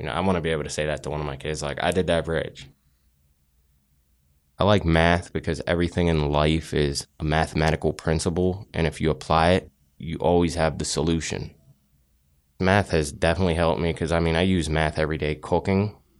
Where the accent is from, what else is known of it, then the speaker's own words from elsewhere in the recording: Carnegie, Pennsylvania, United States; I grew up in Carnegie, Pennsylvania, and moved to McDonald.